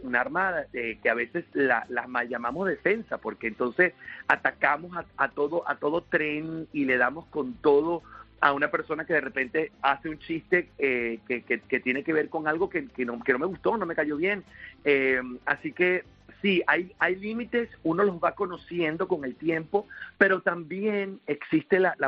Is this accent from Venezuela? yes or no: yes; Venezuela; Y yo sé que cuando uno, como venezolano, habla de este tipo de cosas